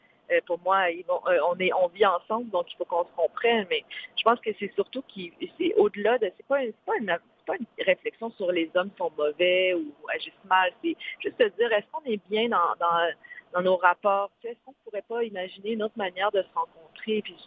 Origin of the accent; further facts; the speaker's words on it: Quebec City, Quebec, Canada; venir à Québec. C'est comme toujours c'est là où j'ai grandi, où je suis née, où ma créativité s'est développée.